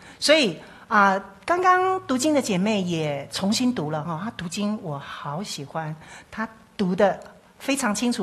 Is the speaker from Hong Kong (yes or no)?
no; Taiwan; 我们台湾话有一个说法叫做共辜